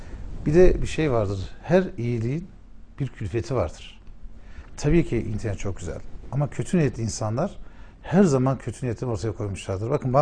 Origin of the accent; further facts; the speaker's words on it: Erzincan, Turkey; Ben Erzincanlıyım.